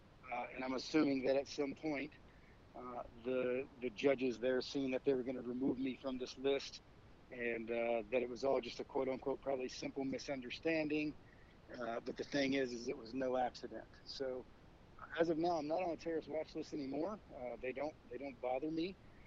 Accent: Elizabethtown, Kentucky, United States; I'm from Elizabethtown, Kentucky.

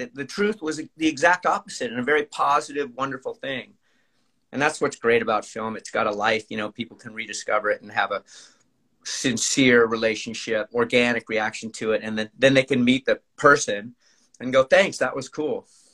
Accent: Los Angeles, California, United States; Because, I mean, I'm from Los Angeles.

